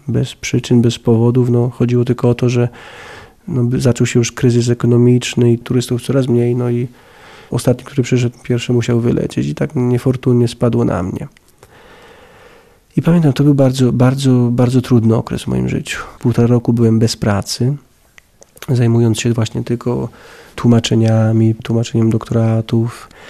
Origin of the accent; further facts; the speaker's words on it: Żmigród, Lower Silesian Voivodeship, Poland; była na koncercie w Polsce, w Żmigrodzie, w mojej rodzinnej miejscowości